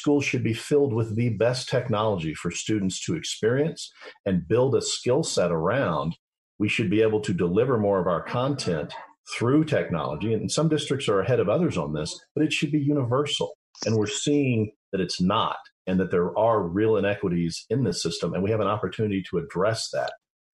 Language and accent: English; Oklahoma, United States; I remember I grew up in Oklahoma, very rural schools, and we still had the best technology, better technology at school than I had in my home, right?